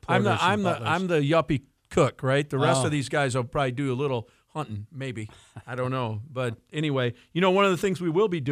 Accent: Charlotte, North Carolina, United States; Well, it's my hometown, so I can call it whatever I want, right? I'm born and bred right there.

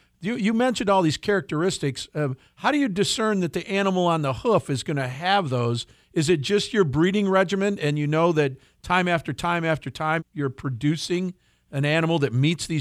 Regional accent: Michigan, United States; That was Evan Beamer from Single Tree Farms in my hometown of Shartucky, Michigan.

